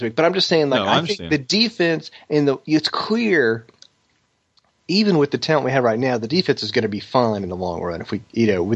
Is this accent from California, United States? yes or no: no; Atlanta, Georgia, United States; We hate Georgia. I grew up in Atlanta. Half my high school went to Georgia.